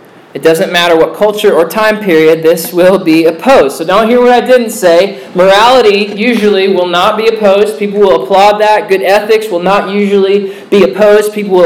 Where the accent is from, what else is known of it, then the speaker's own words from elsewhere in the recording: United States; Second, it was wrong as an American, just on an American level, it was wrong.